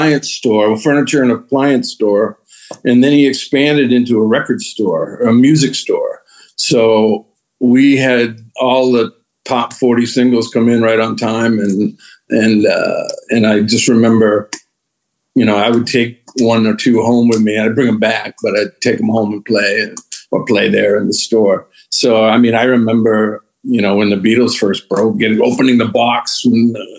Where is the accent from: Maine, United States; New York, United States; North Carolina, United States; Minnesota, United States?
Maine, United States; Livermore Falls; We were in central Maine, a little mill town called Livermore Falls.